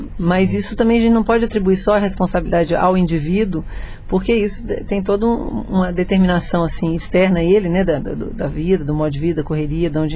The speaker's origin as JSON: {"language": "Portuguese", "region": "São Paulo", "country": "Brazil", "said": "Olha, eu sou paulistana"}